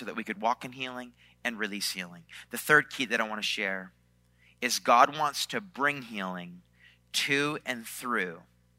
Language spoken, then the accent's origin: English; East Coast, Canada; I'm from Canada, from the East Coast of Canada